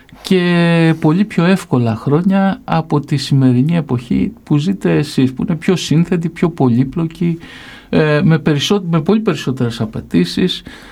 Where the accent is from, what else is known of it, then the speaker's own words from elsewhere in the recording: Argos, Peloponnese, Greece; Εγώ γεννήθηκα και μεγάλωσα στο Άργος. Το Άργος είναι μια πόλη στην Πελοπόννησο η οποία έχει όλα τα χαρακτηριστικά της μικροαστικής επαρχιωτικής πόλης.